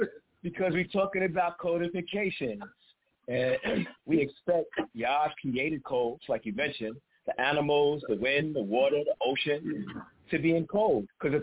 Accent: New York City, New York, United States; It just shows you I grew up in New York City.

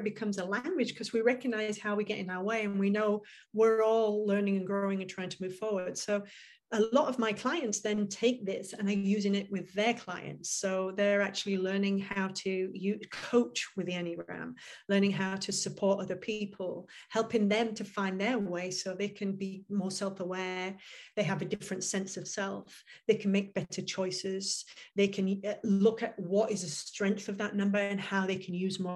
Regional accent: England, United Kingdom; I put brilliant in there because I'm an English woman and we use brilliant a lot.

